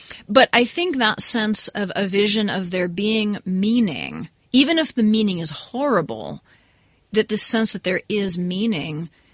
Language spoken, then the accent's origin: English; New England, United States; This is where I grew up. I'm from New England, with strange monsters and things, and.